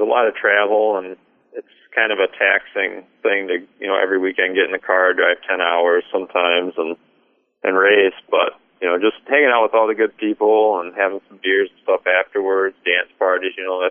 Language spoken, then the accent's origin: English; Michigan, United States; I had a good time traveling, meeting all the fine folks in Wisconsin, Minnesota, and of course my home state, Michigan.